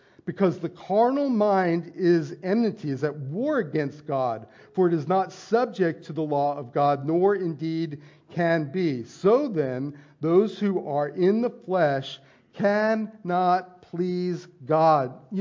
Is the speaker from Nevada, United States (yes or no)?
yes; Las Vegas, Nevada, United States; You know, growing up in Las Vegas in 1984, it was 1981. It was the year before I started attending high school